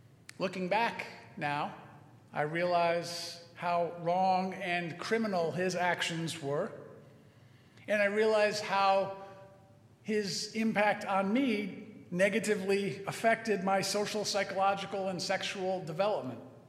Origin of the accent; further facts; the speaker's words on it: Connecticut, United States; I grew up in Connecticut and attended a big junior high school, now called a middle school, for 7th, 8th, and 9th grade